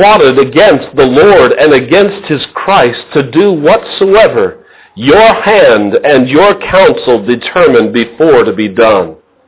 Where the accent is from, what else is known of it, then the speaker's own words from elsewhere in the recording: Carlisle, Pennsylvania, United States; When I'm in my hometown of Carlisle, Pennsylvania, I like to go to Gold's Gymnasium and work out.